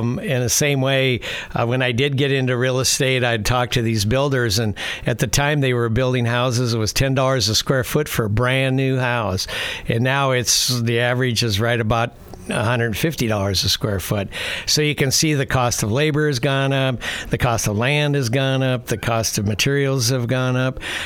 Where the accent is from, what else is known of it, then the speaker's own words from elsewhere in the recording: Roseburg, Oregon, United States; I grew up in Roseburg. We graduated, and I graduated from high school in 64.